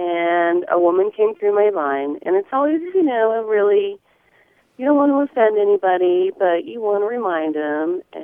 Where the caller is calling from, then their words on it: Eureka, California, United States; I'm calling from Eureka in the real Northern California.